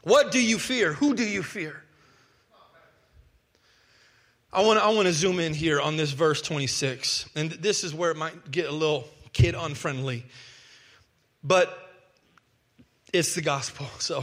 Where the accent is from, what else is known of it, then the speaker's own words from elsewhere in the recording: The Woodlands, Texas, United States; I grew up near the Woodlands.